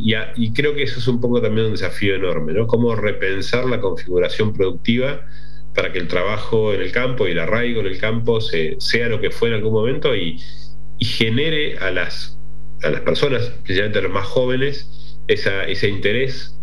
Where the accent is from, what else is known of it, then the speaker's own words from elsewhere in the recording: General Madariaga, Buenos Aires Province, Argentina; yo soy de General Madariaga, un pueblo netamente ganadero, y yo recuerdo cuando era chico iba mucho al campo con mi padre, que era plomero y arreglaba molinos.